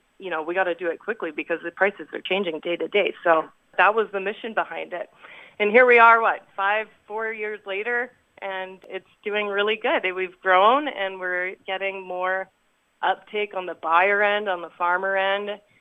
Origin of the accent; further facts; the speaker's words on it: Minnesota, United States; I grew up on the family farm here just northeast of St. Paul. We ran a feedlot and grain operation